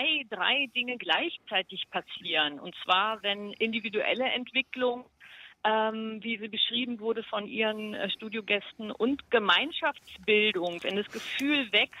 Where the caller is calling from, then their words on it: Berlin, Germany; und ich komme aus Berlin.